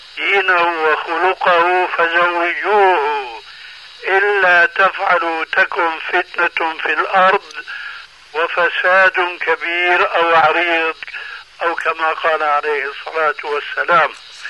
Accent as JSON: {"language": "Arabic", "country": "Syria", "said": "كما يقولون عندنا في سوريا بالسريجي والفتيلي"}